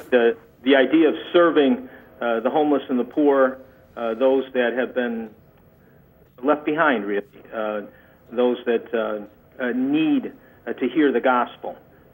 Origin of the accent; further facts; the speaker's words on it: Chicago, Illinois, United States; So my father was Asian. And then my mother was from Indiana. She was Irish descent, so I'm Filipino and Irish, and I grew up in the south side of Chicago.